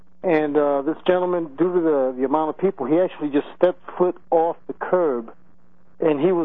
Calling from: Colorado Springs, Colorado, United States; I'm calling you from Colorado Springs.

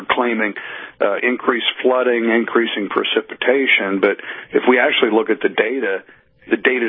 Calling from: Pennsylvania, United States; I'm calling you from Pennsylvania today and talking from Pennsylvania

